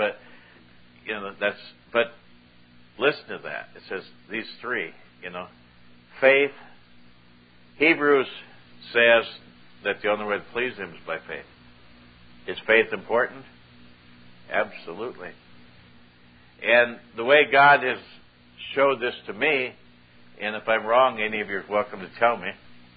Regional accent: Ireland; I'm an Irish boy, and I was always taught 13 was an unlucky number.

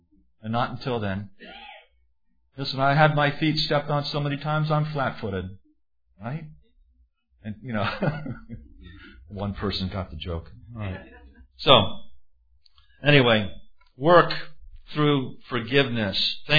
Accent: Florida, United States; I would have come, because I'm from Florida, I would have come in flip-flops, cut-off shorts, a straw hat, and a Hawaiian shirt.

